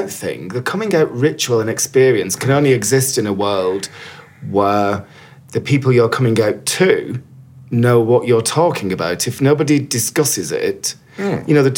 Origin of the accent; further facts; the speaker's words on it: Bolton, North West England, United Kingdom; When I was growing up in Bolton